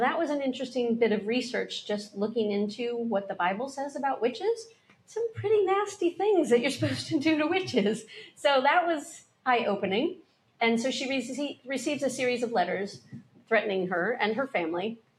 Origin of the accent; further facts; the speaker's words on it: New Jersey, United States; I grew up in South Jersey